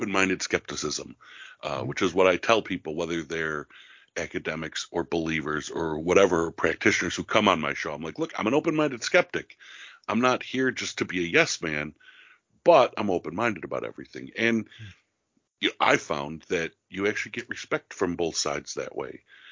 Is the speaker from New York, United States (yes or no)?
yes; New York, United States; I'm a New Yorker, born and raised Western New York, not New York City.